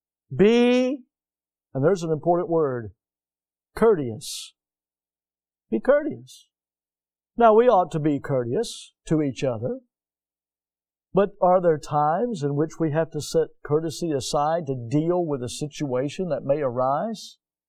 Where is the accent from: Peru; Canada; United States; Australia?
United States; Because I'm an American, and I have a First Amendment right.